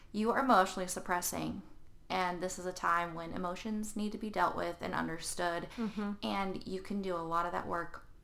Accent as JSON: {"language": "English", "region": "Wyoming", "country": "United States", "said": "Like, I don't have to be like, well, I was from Wyoming and I'm tough and I'm a cowgirl."}